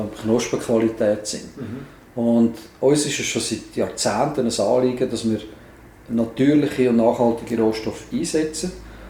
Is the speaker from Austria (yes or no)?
no; Switzerland; Und kennt man aber weniger jetzt bei uns in der Schweiz oder in den umliegenden Ländern.